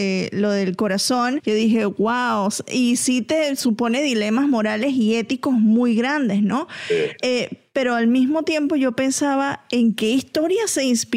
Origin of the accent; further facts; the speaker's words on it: Venezuela; que él es parte de la cultura popular de Venezuela y que sus novelas siempre han sido muy exitosas en mi país